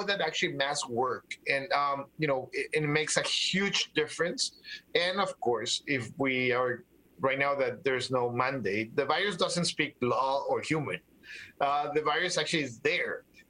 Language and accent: English; Los Angeles, California, United States; I live and breathe LA. I'm from Los Angeles, and I can tell you for sure that, you know, we have something different.